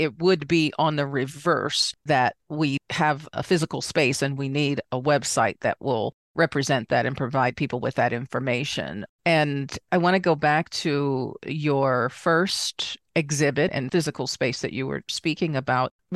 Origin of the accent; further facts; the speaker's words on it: Washington, District of Columbia, United States; I'm originally from Washington, D.C.